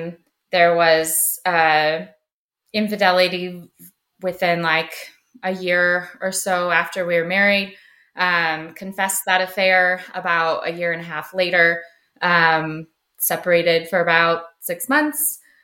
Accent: Colorado, United States; I was born and raised in Colorado, outside of Denver, and grew up in a Christian home.

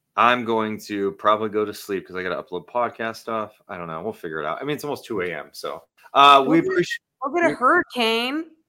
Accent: Sacramento, California, United States; the fact that I'm still able to do this and I'm in my hometown, Sacramento, doing it, I don't take that shit for granted at all.

